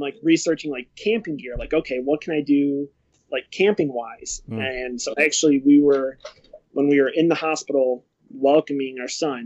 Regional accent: Palos Hills, Illinois, United States; I grew up in Palos Hills, so southwest suburbs.

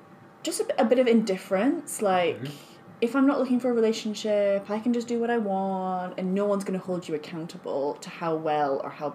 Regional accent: Edinburgh, Scotland, United Kingdom; now in London, United Kingdom; So I grew up in Edinburgh.

